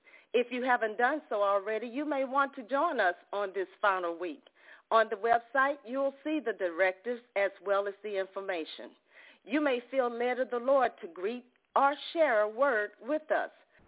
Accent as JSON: {"language": "English", "town": "Ocean Springs", "region": "Mississippi", "country": "United States", "said": "from Ocean Springs, Mississippi, and we're blessed to have you join us this morning."}